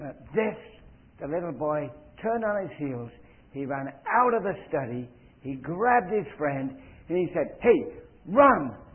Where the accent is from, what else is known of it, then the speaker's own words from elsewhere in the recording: England, United Kingdom; moved away as an adult; I came from England the same year as Liz did.